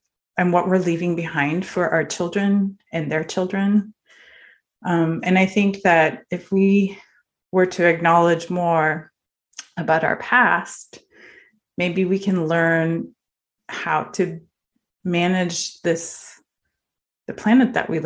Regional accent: Norway; Well, so I grew up in Norway and my grandmother, she's from Northern Norway.

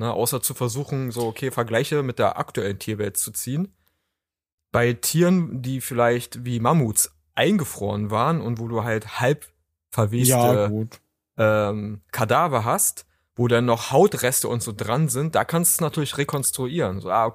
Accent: Brandenburg, Germany; Ich komme aus nicht Berlin.

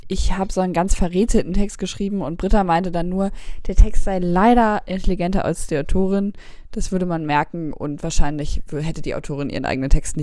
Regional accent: Hamburg, Germany; ich bin ja Hamburgerin und für mich war das am Anfang wirklich ein Kulturschock da im Schwabenländle

